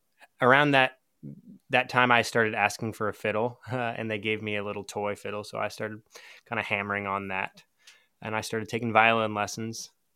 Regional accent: Seattle, Washington, United States; born or raised there

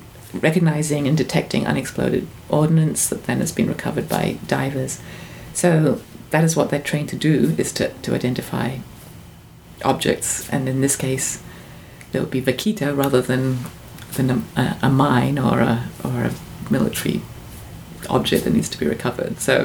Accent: United States; I'm an American. I'm sitting in California

